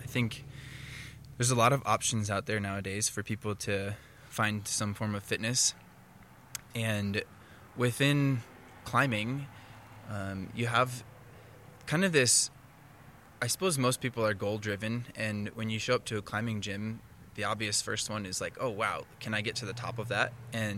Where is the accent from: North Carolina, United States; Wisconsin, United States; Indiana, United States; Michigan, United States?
Wisconsin, United States; So I'm a Midwest boy. I grew up in Wisconsin, and believe it or not, my high school had a climbing team.